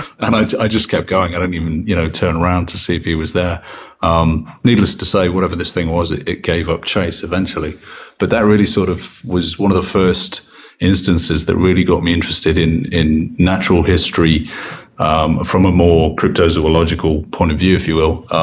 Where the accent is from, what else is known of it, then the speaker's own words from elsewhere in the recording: England, United Kingdom; born there; Well, I mean, I was born in England, and I believe it's considered one of the most haunted countries on the planet.